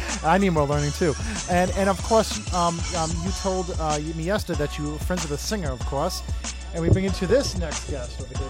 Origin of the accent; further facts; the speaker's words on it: Rhode Island, United States; Well, I come from Rhode Island, so say hello to Rhode Island, of course.